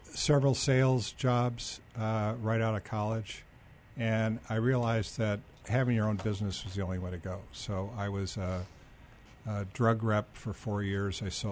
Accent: Cleveland, Ohio, United States; moved away as an adult; I grew up in Cleveland in an Irish Catholic family. I have four brothers and a sister, and and I came to Arizona State in 66.

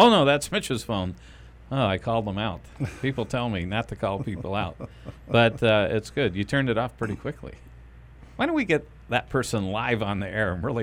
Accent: Los Angeles, California, United States; moved away; because I came here in 94, and already it seemed like, you know, not a big city because I came from Los Angeles

